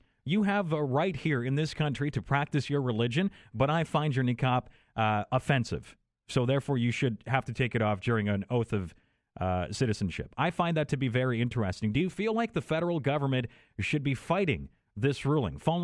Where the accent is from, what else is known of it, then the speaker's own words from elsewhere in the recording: Poland; I'm originally from Poland. I was born in Poland.